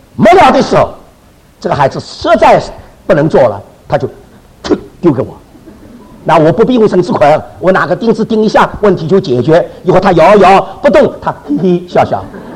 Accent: Shanghai, China; accent: Shanghai; 那我有很多上海口音啊啊！

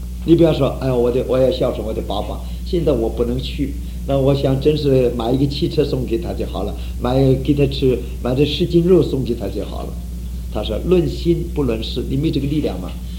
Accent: northern China, China; 少年夫妻老来伴儿，伴儿我们北方人。

